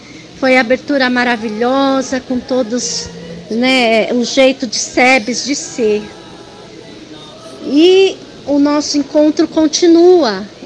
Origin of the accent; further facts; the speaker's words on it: Diadema, São Paulo, Brazil; sou de Diadema, da comunidade Nossa Senhora do Campanário.